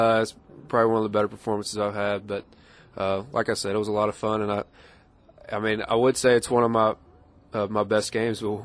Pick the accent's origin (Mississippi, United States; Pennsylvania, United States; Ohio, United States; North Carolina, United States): Mississippi, United States; Tupelo; I'm from Tupelo, Mississippi, and my dad was a basketball coach